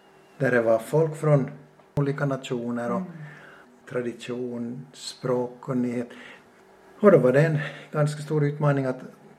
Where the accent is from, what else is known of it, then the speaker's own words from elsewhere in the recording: Jakobstad, Ostrobothnia, Finland; Jag är född och uppvuxen i Jakobstad.